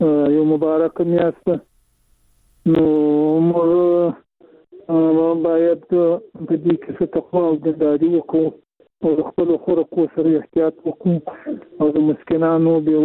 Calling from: Shajoy, Zabul, Afghanistan; از توخیم د زابل وزارت شاجول ولسوالی.

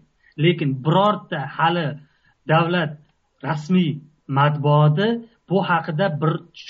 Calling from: Tashkent, Uzbekistan; Men Toshkentdan.

